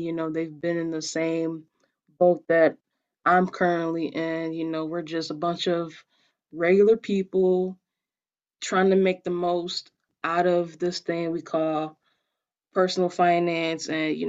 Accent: Detroit, Michigan, United States; I'm 23 and from Detroit, Michigan, and I recently just got my master's in finance

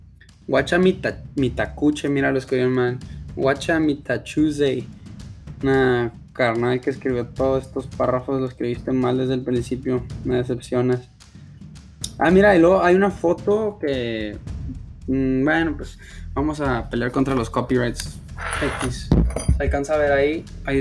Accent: El Paso, Texas, United States; es muy famoso en Ciudad Juárez, en El Paso, de donde soy.

